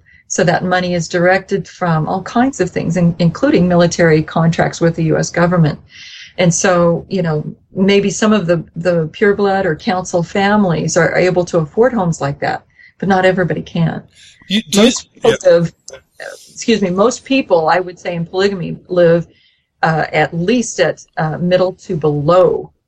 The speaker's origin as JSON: {"language": "English", "town": "Vernon", "region": "Utah", "country": "United States", "said": "I come from Vernon, and so what you do is, gosh, don't you go through, it's been years since I've done this, but you go across the desert and from Utah Valley west"}